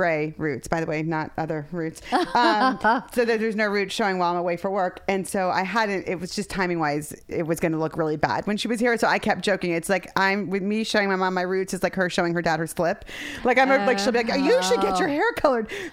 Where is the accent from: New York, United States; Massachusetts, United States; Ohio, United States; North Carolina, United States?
Ohio, United States; And, you know, growing up in Ohio, you know, she didn't work.